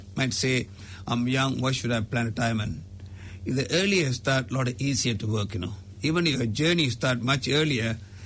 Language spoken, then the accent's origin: English; Malaysia; moved away as an adult; also born or lived in India; now in New Zealand; I came here as a student to study here at Massey University. I was born and brought up in Malaysia, and I was working in a banking for 3 years by that time. My early childhood in Malaysia and part of my education went to India as well.